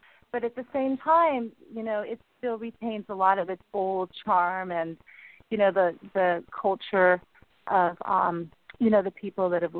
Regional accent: California, United States; growing up in Marin, we used to surf over in West Marin, of course, Salinas and Stinson Beach, and you have to wear a wetsuit.

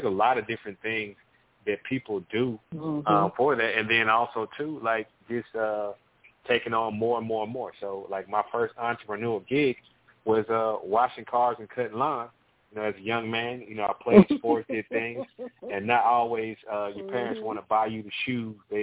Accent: Atlanta, Georgia, United States; now in Dallas, United States; I'm a Southerner, originally from the southeast Atlanta, Georgia, but I have been in the Dallas-Fort Worth area for the last, 20 years now.

